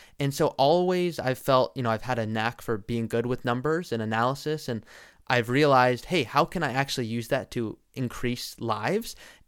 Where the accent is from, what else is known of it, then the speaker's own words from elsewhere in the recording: Malibu, California, United States; I grew up in Malibu, California. Malibu is a very affluent area.